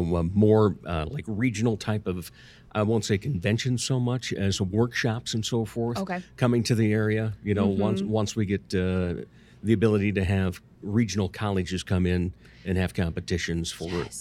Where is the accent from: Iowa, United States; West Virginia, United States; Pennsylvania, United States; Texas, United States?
Iowa, United States; Rock Rapids; now in Sioux Falls, United States; growing up in Rock Rapids, once you were of legal age to drive and have that first official date out of town, you would come to Sioux Falls.